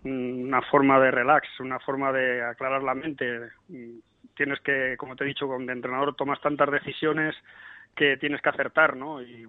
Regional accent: Madrid, Community of Madrid, Spain; yo, como sabéis, soy madrileño, mi familia estaba en Madrid

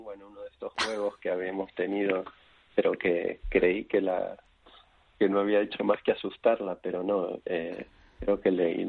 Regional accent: Buenos Aires, Argentina; Y yo vivía en Buenos Aires, soy de Buenos Aires

